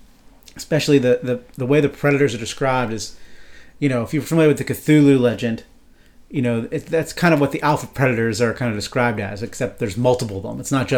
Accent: Pittsburgh, Pennsylvania, United States; I'm from Pittsburgh.

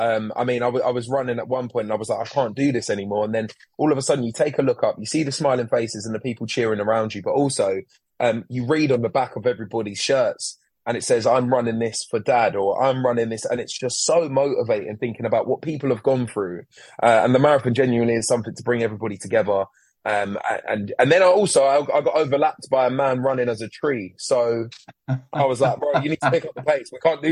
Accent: Jamaica; I know I'm Jamaican and we're typically fast

